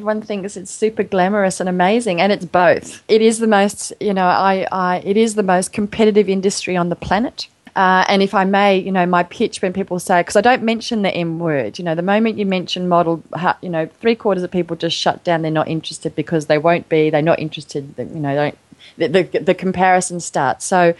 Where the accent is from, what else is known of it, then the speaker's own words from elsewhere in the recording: New South Wales, Australia; born there; also born or lived in Canberra; I was born in New South Wales, girl, but I started out in Canberra